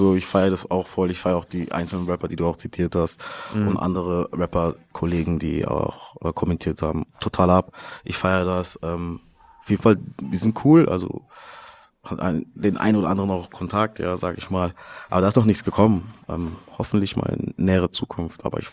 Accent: Karlsruhe, Baden-Württemberg, Germany; so bei uns in Karlsruhe, Nordstadt, gab es auch die Army Base und so, weißt

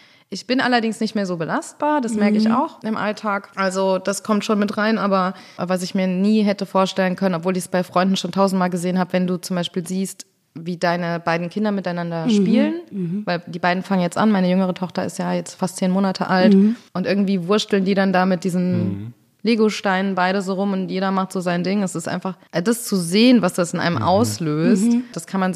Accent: Mainz, Rhineland-Palatinate, Germany; So, an Mainzer, hi, so. Und, ich komme aus Mainz.

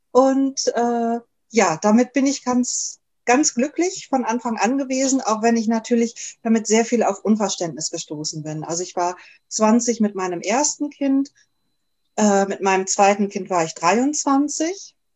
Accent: Germany; ich bin ja Deutsche, ich bin auch, finde ich inzwischen auch, empfinde ich mich als typisch Deutsche, aber eben dann doch wieder nicht ganz

